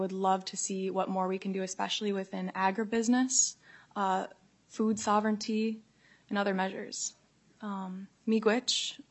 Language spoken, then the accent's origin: English; Minneapolis, Minnesota, United States; I am Bear Clan from the Red Lake Nation. I'm Red Lake enrolled. However, I have always lived in Minneapolis, so I say that I'm from the Twin Cities area. As an urban native, I have never lived on the res